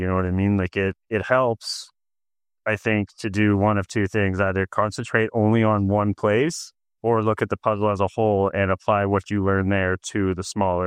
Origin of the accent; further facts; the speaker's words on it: Canada; my being Canadian really had nothing to do with the fact that I was looking into Montreal.